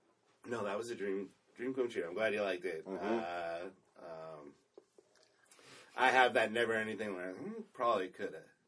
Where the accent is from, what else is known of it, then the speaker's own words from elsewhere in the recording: California, United States; I'm from Southern California. That's fucking how people talk.